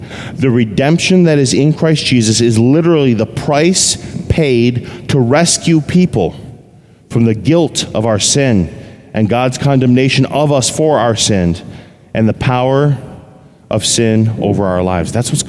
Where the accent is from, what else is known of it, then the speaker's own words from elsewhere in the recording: Vermont, United States; I grew up in Vermont. In 1973, the state of Vermont passed a bottle redemption law.